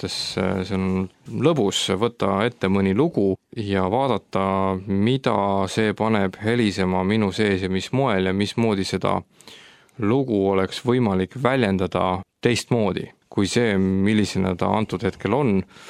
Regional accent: Tallinn, Harju County, Estonia; born there; Ma olen sündinud Tallinnas 20. aprilli 1973.

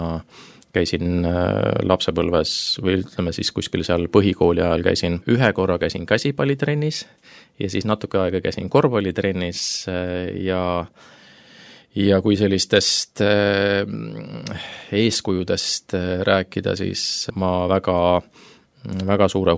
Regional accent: Tallinn, Harju County, Estonia; Mina olen jah, tõesti põline Tallinna poiss siin üles sündinud ja üles kasvanud ja küll vahepeal natukene oma sünnikodust ära käinud, aga sisuliselt oma 47 eluaastast

